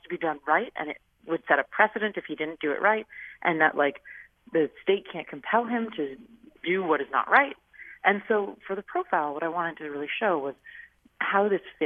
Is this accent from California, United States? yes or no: yes; California, United States; because I grew up in California and believe very deeply in public access to the beaches